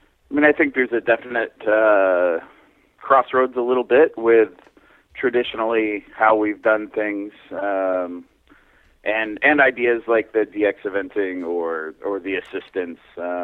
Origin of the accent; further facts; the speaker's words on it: Albuquerque, New Mexico, United States; also born or lived in Pennsylvania / Florida; now in Ocala, United States; I grew up in Area 10 in Albuquerque and competed out there in California quite a bit when I was younger, and moved to the East Coast for school in Pennsylvania at Bucknell, and eventually ended up in Florida with a horse farm in just north of Ocala.